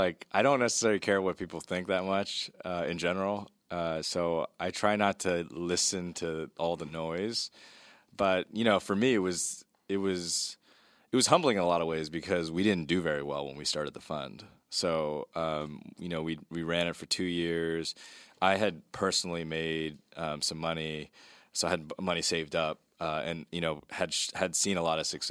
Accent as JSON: {"language": "English", "region": "Maryland", "country": "United States", "tie": "born or raised there", "said": "Yeah, so I grew up in Maryland, right outside D.C., like maybe 20 minutes from D.C."}